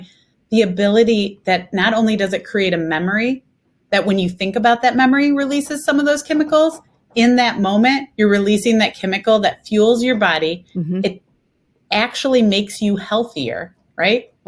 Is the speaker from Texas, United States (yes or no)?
no; Illinois, United States; we decided we wanted to move from Las Vegas to raise our kids in a different location because I'm from Illinois. We thought Midwest.